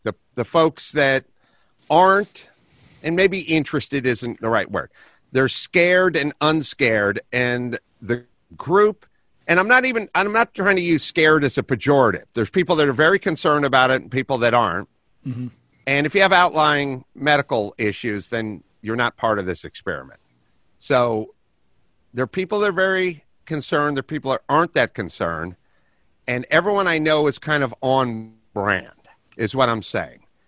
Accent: North Hollywood, California, United States; And I was like, I'm from North Hollywood.

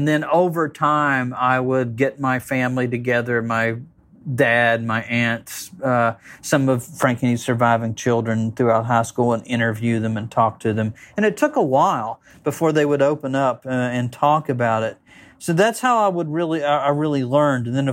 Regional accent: West Virginia, United States; my whole life growing up in West Virginia, I would have old people approach me

